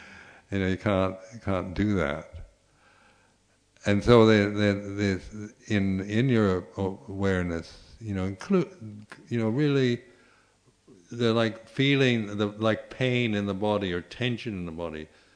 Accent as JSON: {"language": "English", "country": "United States", "said": "I'm from the States"}